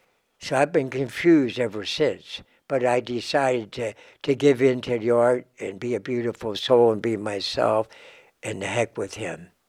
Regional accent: Pittsburgh, Pennsylvania, United States; I was raised in Beachview, that's South Hills part of Pittsburgh.

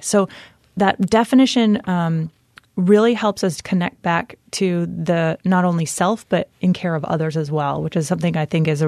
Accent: Waterbury, Vermont, United States; For example, in my hometown of Waterbury at Thatcher Brook School

